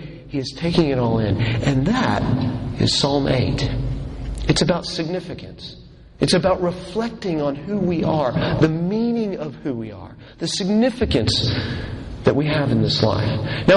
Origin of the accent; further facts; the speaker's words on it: Texas, United States; You know, I'm from Texas originally, and as most of you Texans know, and those of you that don't, I feel sorry for you, and you should know, that football is big in Texas.